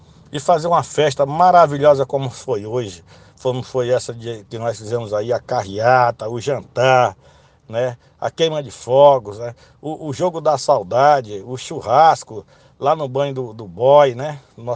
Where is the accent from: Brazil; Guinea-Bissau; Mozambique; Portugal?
Brazil; Cruzeiro do Sul, Acre; moved away; tenho 40 anos que saí de Cruzeiro do Sul e sempre com saudade, né? E se lembrar sempre das nossas origens, do nosso velho bairro